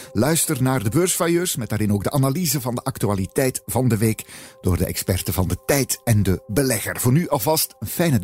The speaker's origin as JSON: {"language": "Dutch", "country": "Belgium", "said": "we als Belgen zo weinig trots zijn op onze farmaproducten"}